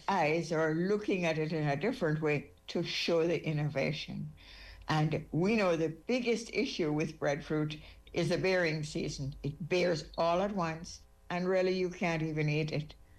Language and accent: English; Jamaica; I'm from Jamaica